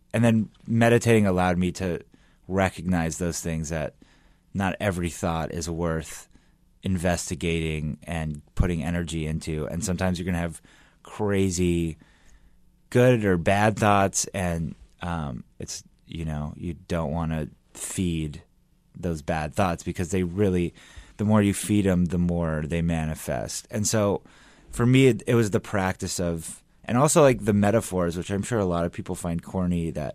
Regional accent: Los Angeles, California, United States; I'm from Los Angeles.

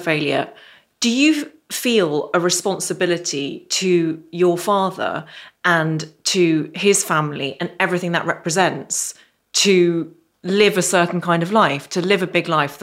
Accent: Ireland; And I grew up in Ireland, so I know that temperature is king.

